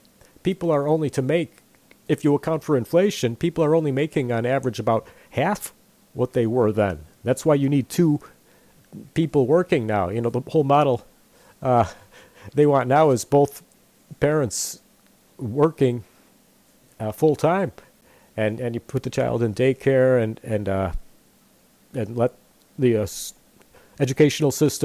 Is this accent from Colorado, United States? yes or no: no; Chicago, Illinois, United States; born there; I'm ashamed of that, but hey, I was born here. If that's an excuse, I was born in Chicago. What can I say? Huh? Get over it, right? There, I got my accent on.